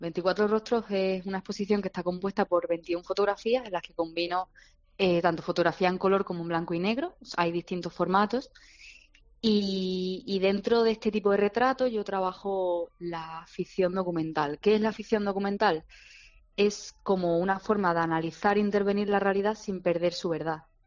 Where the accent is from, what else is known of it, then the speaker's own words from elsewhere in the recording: Castilla-La Mancha, Spain; also born or lived in Cáceres / Granada; now in Málaga, Spain; Yo efectivamente nací en Extremadura, en Cáceres. Me crié en Castilla-La Mancha y luego resido en Andalucía desde hace como 8 años. He vivido en Granada y ahora en Málaga.